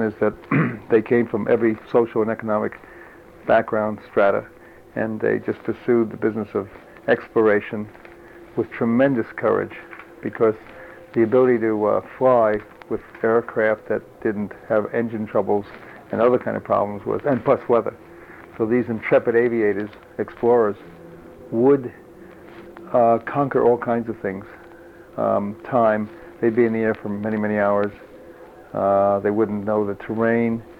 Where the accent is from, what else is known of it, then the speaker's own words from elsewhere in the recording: Jamaica, New York, United States; also born or lived in Arizona; most of my early life was spent in Jamaica, in Queens County, and a couple of years in Arizona, in the southern part of Arizona.